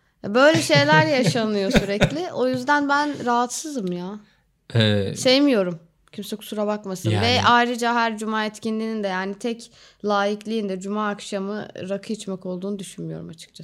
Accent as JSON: {"language": "Turkish", "region": "İzmir", "country": "Turkey", "tie": "born or raised there", "said": "Ama yani biz de bu gevşeklik içinde büyüdük. Böyle olmadık ama yani sonuçta. Yani, ama İzmir'de genel bir gevşeklik var bu şekilde."}